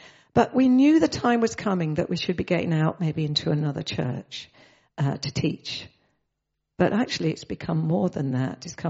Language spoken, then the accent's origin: English; England, United Kingdom; If you imagine, we're English, we get loads of stuff in English